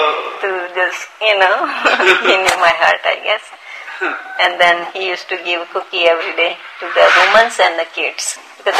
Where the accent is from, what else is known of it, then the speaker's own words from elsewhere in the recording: India; You should not, because I was from India, so I didn't know.